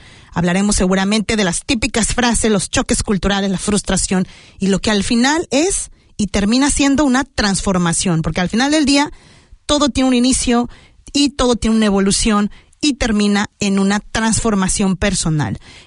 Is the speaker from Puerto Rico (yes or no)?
no; Mexico; moved away; Una de las razones incluso por las cuales me fui de México fue el tráfico.